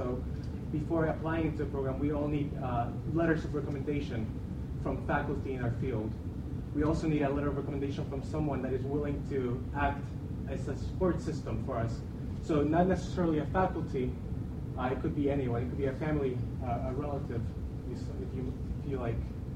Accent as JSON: {"language": "English", "country": "United States", "tie": "born or raised there", "said": "growing up in the United States, that there was, although, you know, civil rights movement happened in the 1960s"}